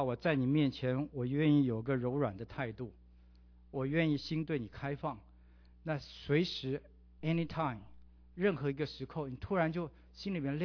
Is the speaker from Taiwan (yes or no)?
no; China; 那我用了我们中国人关于新跟旧的2个成语哈